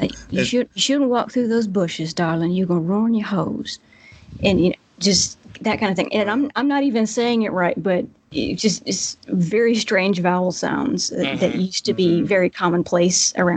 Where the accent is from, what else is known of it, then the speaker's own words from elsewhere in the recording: the South, United States; accent: Southern; In, like, a slightly exaggerated, my natural Southern accent